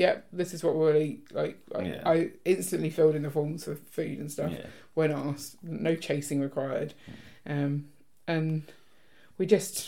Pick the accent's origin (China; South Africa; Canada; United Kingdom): United Kingdom; Croydon, London; they don't know I'm from Croydon.